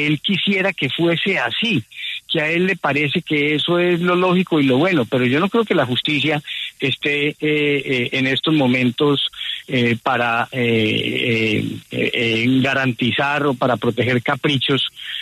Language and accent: Spanish; Colombia; todos somos colombianos.